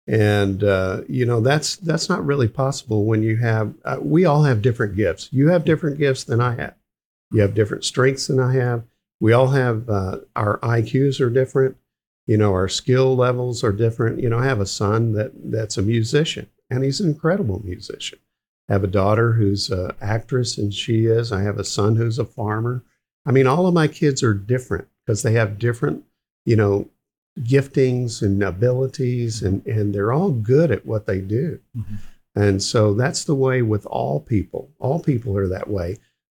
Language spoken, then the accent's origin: English; Memphis, Tennessee, United States; I grew up in Jim Crow South, mm-hmm. When I was a kid, I saw the white colored, you know, bathrooms and signs and water fountains.